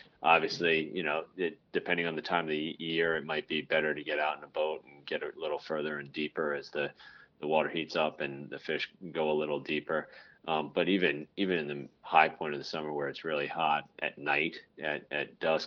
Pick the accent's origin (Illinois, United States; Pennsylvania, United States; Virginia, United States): Virginia, United States; I grew up in Virginia and was fishing around the Chesapeake Bay a little bit